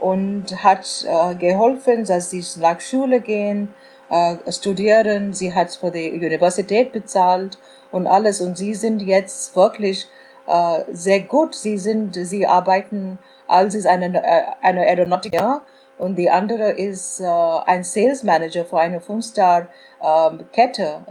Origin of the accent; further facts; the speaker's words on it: India; German is a second language; now in Germany; Jeder denkt, ich bin aus Indien, ich bin gewohnt.